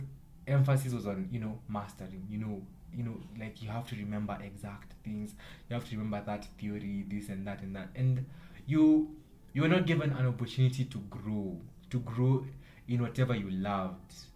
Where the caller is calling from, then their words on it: Nairobi, Kenya; I'm talking from a perspective where I'm from Nairobi, Kenya right now, this is why I'm recording this